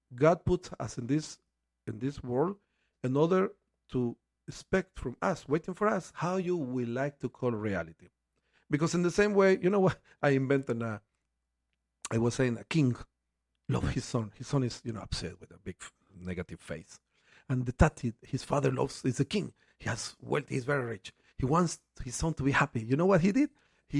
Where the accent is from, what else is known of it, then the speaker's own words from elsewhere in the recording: Veracruz, Mexico; born there; English is a second language; I was born in Veracruz, Mexico.